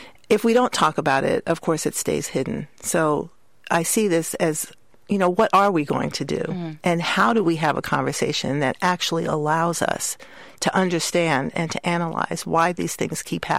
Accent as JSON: {"language": "English", "region": "New York", "country": "United States", "tie": "born or raised there", "said": "I grew up in Harlem in New York, and we lived in Harlem because my mother's family disowned her when she married my father."}